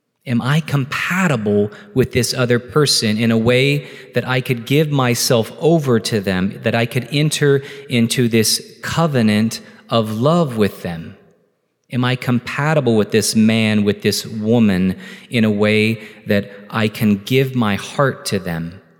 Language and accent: English; Kentucky, United States; Remember, I'm from Kentucky. We have to ask these questions.